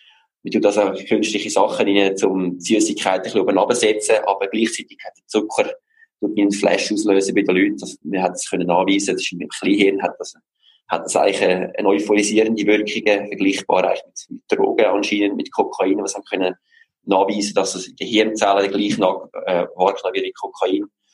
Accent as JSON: {"language": "German", "country": "Switzerland", "said": "als Schweizer"}